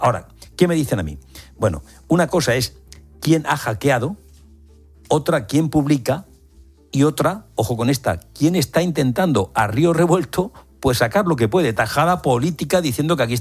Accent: Region of Murcia, Spain; Y aparece aquí una casa, por cierto, en mi tierra, en Murcia, pero sin embargo este hombre vive aquí en Madrid.

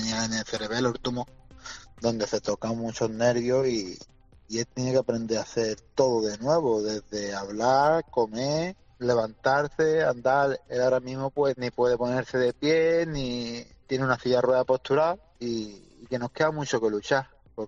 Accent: San Pedro Alcántara, Andalusia, Spain; somos de San Pedro, pues todos los días de Málaga para San Pedro, un poquito peligroso

